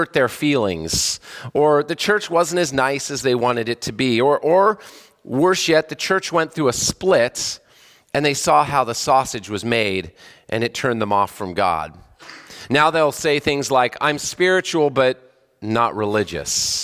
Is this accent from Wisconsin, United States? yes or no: no; California, United States; Well, growing up in California, a lot of my church members at my dad's church worked at Disneyland